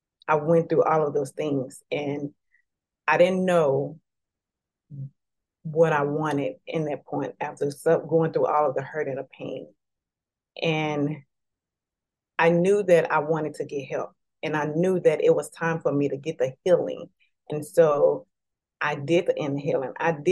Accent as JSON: {"language": "English", "town": "Dallas", "region": "Texas", "country": "United States", "tie": "born or raised there", "said": "I am from Dallas, Texas. I was born and raised here my whole life."}